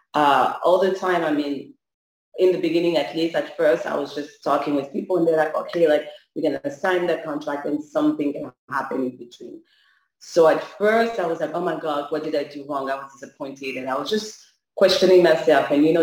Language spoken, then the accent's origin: English; France; I took my French background and my French, like I was born and raised in France.